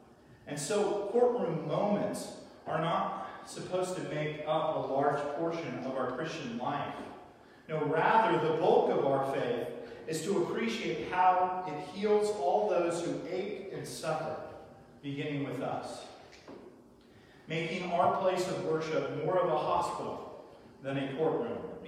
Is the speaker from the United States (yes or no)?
yes; California, United States; because we're from California and we still have to use lingo, even though I'm former Californian and don't identify with the politics of the state